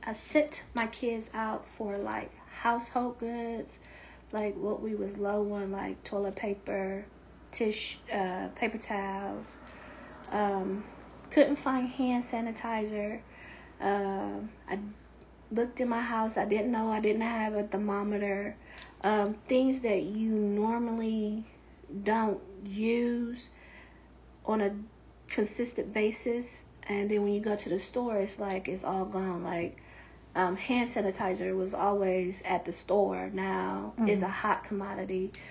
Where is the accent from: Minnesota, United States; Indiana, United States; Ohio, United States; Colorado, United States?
Ohio, United States; Columbus; accent: little southern accent; Born and raised in Columbus, Ohio, but I'm a city country girl.